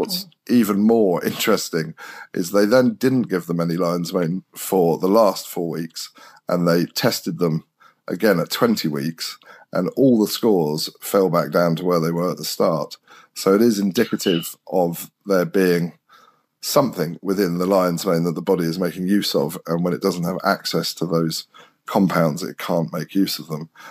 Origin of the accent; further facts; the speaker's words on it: South West England, United Kingdom; also born or lived in France; I grew up in Longleat Forest, so I've spent a huge amount of time.